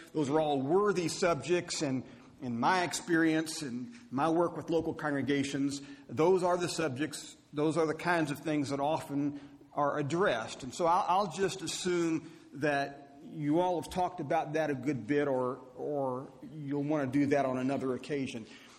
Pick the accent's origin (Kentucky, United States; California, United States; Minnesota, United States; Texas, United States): Kentucky, United States; Valley Station; I grew up in Valley Station, Kentucky, and W.O. Byers and Brother Hatton were elders of the church at Valley Station.